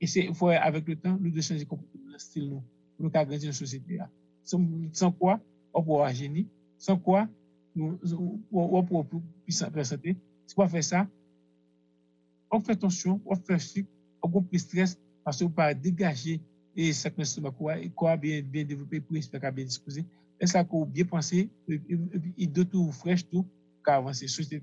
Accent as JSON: {"language": "French", "country": "Haiti", "said": "nous en tant que haïtien nous gagne force"}